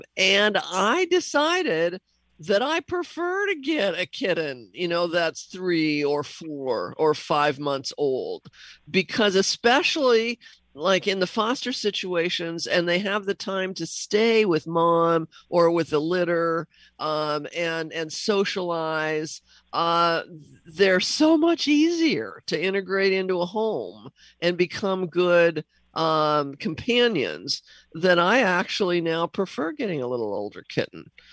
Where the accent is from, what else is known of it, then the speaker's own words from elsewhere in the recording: Seattle, Washington, United States; when I grew up in Seattle, we didn't have an overpopulation, you know, of cats and dogs.